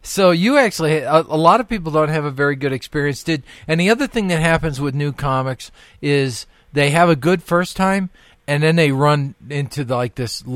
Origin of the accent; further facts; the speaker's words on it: Illinois, United States; You know, I'm an Illinois boy, right? I grew up outside of Peoria.